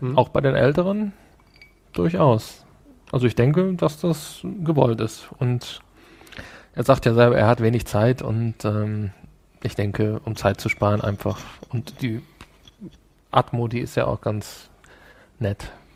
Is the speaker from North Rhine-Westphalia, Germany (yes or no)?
yes; Essen, North Rhine-Westphalia, Germany; Ich bin ja auch aus dem Ruhrgebiet. Du erinnerst dich vielleicht. Ich bin ja in Essen geboren.